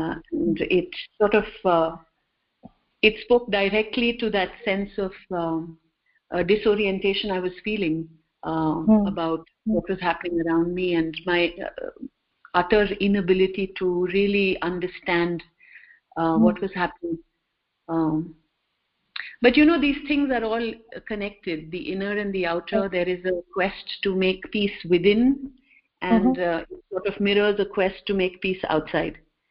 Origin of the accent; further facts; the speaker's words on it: India; I think growing up in India, in the Hindi classroom, almost all of us have encountered